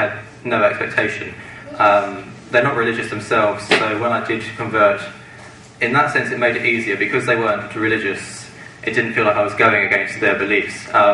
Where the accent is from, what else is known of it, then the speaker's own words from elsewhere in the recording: England, United Kingdom; obviously I'm from England